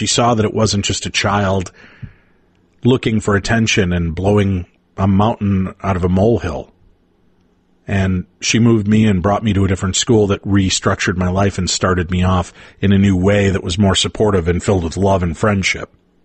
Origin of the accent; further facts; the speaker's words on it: Roselle, Illinois, United States; I grew up in Illinois, Roselle, Illinois, and I was bullied pretty much from first grade through the middle part of fourth grade, mercilessly.